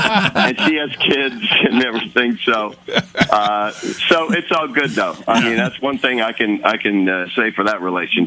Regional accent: Milwaukee, Wisconsin, United States; I grew up in Milwaukee, Wisconsin, and, growing up, you know, up there.

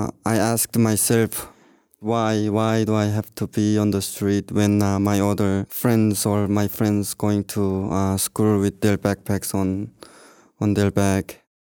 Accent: North Korea; moved away; I looked down from Chinese land to my hometown, which I saw my elementary school. I could literally see the places that I used to go when I was in North Korea.

